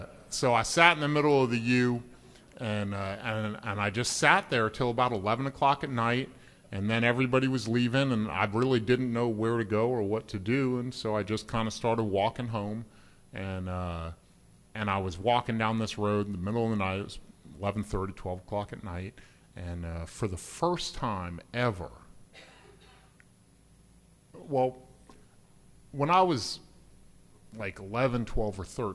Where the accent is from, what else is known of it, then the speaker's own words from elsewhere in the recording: Amherst, Massachusetts, United States; born there; And I was born in Amherst, Massachusetts, so it really should have, like, attracted me just by my nature, but it didn't.